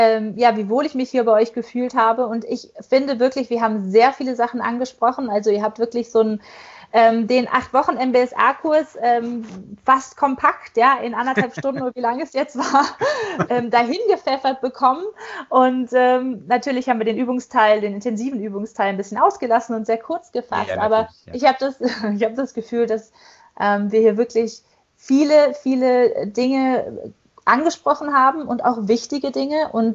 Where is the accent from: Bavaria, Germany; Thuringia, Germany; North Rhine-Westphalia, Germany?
North Rhine-Westphalia, Germany; born there; ich auch gebürtig aus dem Ruhrgebiet komme